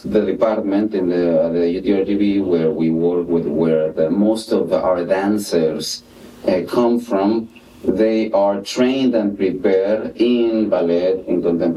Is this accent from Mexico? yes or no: yes; Reynosa, Tamaulipas, Mexico; now in Edinburg, United States; I was born and raised in Reynosa, Tamaulipas. Right now, currently, I live in Edinburgh, Texas.